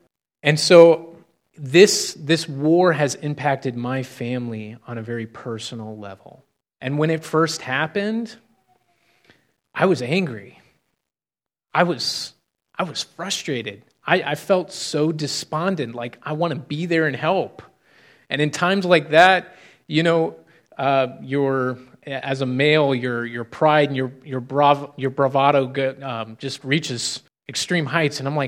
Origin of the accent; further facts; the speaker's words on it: United States; I know the Ukrainian culture fairly well as an American can, having a Ukrainian wife, and I know a little bit of the language.